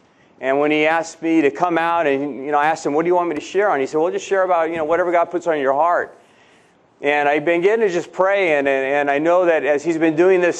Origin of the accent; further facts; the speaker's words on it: California, United States; now in San Antonio, United States; Originally, though, we're not from Texas. We migrated there from California. So you can take the boy out of California, but you can't take California out of the boy.